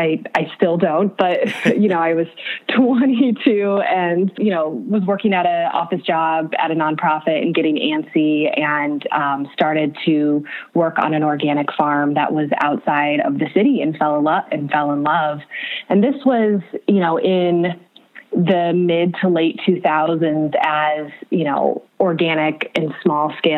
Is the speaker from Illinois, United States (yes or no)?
yes; Illinois, United States; I am originally from Central Illinois. I come from a long line of farmers from that area. My grandparents farmed in Tazewell County, where I am from. My mom grew up on a family homestead along the Illinois River.